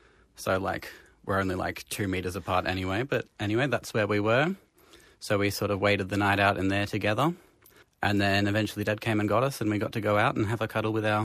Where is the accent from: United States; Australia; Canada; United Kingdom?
Australia; Alice Springs, Northern Territory; So we lived right near Gough Street Park. So we could just walk up there.